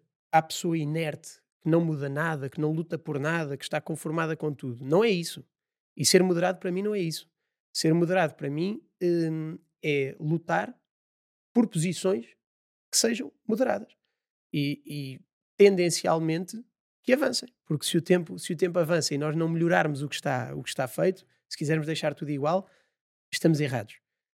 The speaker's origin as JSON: {"language": "Portuguese", "town": "Coimbra", "region": "Centro", "country": "Portugal", "said": "Mas eu sou de Coimbra, portanto..."}